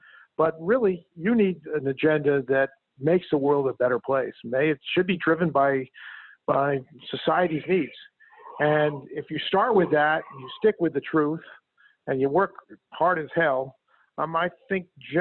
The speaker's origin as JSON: {"language": "English", "region": "East Coast", "country": "United States", "tie": "born or raised there", "said": "You know, I grew up in the East Coast and fell under the spell of the aristocracy, and Harvard embodies that aristocracy."}